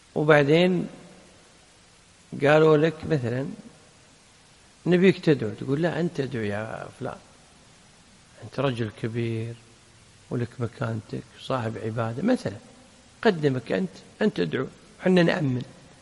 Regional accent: Kuwait; حين الدولة عندنا في الكويت تأمر بصلاة الاستسقاء صح

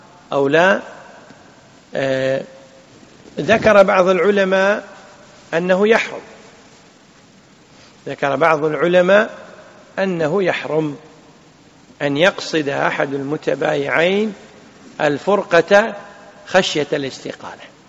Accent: Kuwait; عندنا بالكويت يقولون إيش علاقتك في الموضوع؟ هذه هي نفسها.

